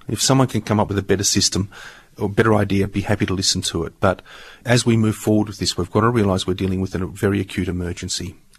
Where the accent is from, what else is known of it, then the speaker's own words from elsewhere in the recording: Australia; You know, we live on an island continent that's very different from the rest of the world, and being Australian means smelling the gum trees, seeing the kangaroos, and enjoying this wonderful biodiversity.